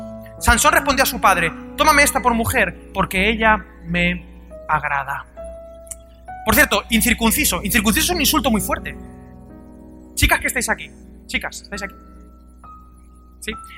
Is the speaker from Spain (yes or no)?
yes; Spain; pero yo soy español, soy medio bruto.